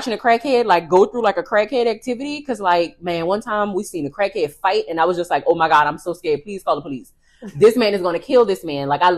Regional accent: New Orleans, Louisiana, United States; And it's like growing up in New Orleans, like all of our activities are outside activities where you're in these big groups of people.

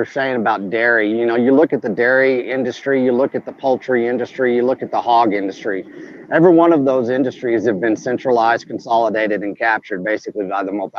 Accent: Canyon, Texas, United States; I come from West Texas. I come from agriculture and ranching. That's basically been my life. I mean, I'm sixth generational Texan. We come from outside of a place called Lotney, Texas, close to the Matador Ranch. But I grew up outside of Canyon, Texas.

